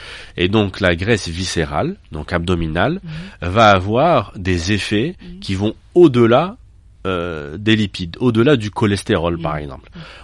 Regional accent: Algiers, Algiers Province, Algeria; Je vous prends en exemple Beb El-Oued, là d'où je viens. À Beb El-Oued, il y a une étude où l'obésité atteint 27%.

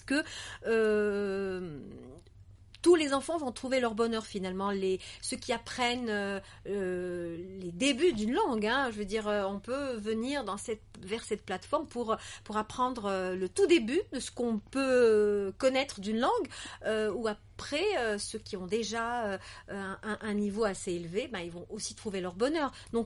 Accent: Algeria; Il y a aussi des Algériens et des Algériennes qui écrivent en anglais chez nous, en Algérie.

